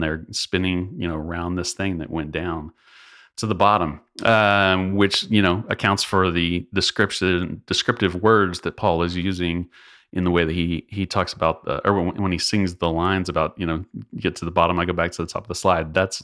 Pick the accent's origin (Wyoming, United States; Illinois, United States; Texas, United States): Texas, United States; I'm from Texas. I had never heard this term